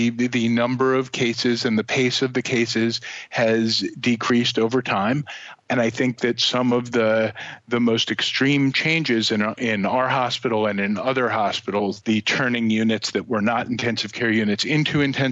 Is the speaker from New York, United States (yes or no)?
yes; New York City, New York, United States; I am a New Yorker and have been for essentially my whole life, and my city is changed in some ways that I fear will be permanent.